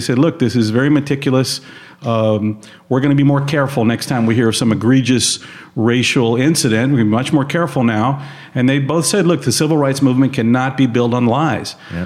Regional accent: Tennessee, United States; I'm from East Tennessee. I grew up in East Tennessee, a small town, church on every corner. I'm Jewish, you know, a small Jewish community there.

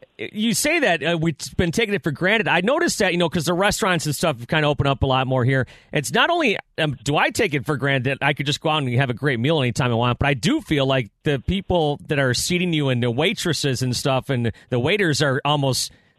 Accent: New York, United States; now in Michigan, United States; Because when I grew up in New York and now I'm in Michigan, obviously.

